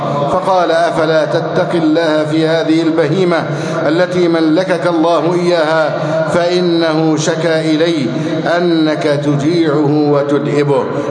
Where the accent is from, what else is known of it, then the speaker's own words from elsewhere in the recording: Egypt; اللهم احفظ بلدنا مصر أمنا أمانا سخاء رخاء